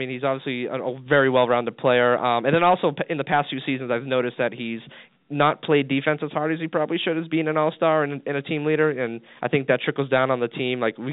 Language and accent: English; Massachusetts, United States; I'm from the birthplace of basketball. I grew up in Massachusetts, the birth of basketball.